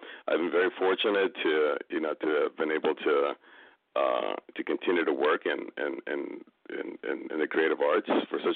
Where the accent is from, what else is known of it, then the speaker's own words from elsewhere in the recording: Chicago, Illinois, United States; And I came out here from Chicago. That's where I'm from.